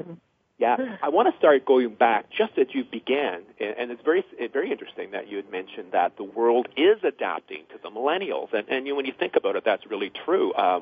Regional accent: Ottawa, Ontario, Canada; now in Brooklyn, United States; Your parents met in my hometown of Ottawa.

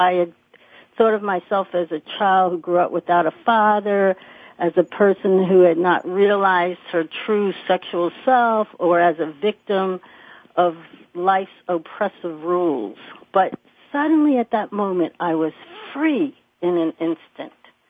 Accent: Philadelphia, Pennsylvania, United States; I was in my hometown of Philadelphia.

